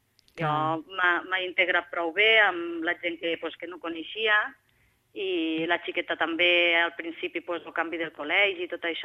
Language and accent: Catalan; Catalonia, Spain; La gent és prou tancada amb el que ens passa a nosaltres, els que som de Catalunya